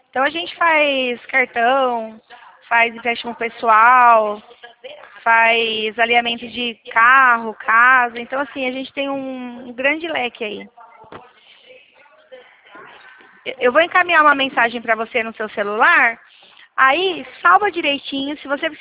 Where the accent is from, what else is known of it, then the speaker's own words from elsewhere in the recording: Araras, São Paulo, Brazil; nós somos de Arara, São Paulo.